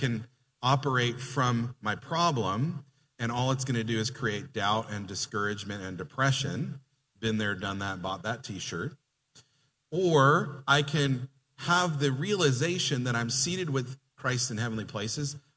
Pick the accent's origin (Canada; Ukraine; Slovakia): Canada; now in United States; I was living in Montreal. I'm from Canada, if you didn't know that. I'm a transplanted Canadian. I'm now an American citizen, but I'm actually a dual citizen.